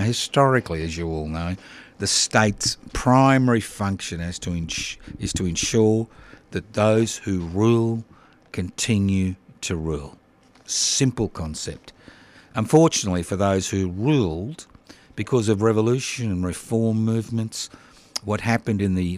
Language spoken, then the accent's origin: English; Queensland, Australia; born there; moved away; I was born in Queensland, so I'm not going to slander you because I'm one of you. Sorry about that. Although I was kicked out of the state in 76